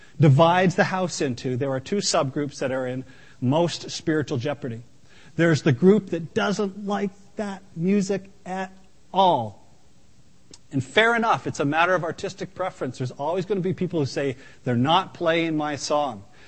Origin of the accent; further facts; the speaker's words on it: Brockville, Ontario, Canada; growing up in Brockville, Ontario, and attending the First Presbyterian Church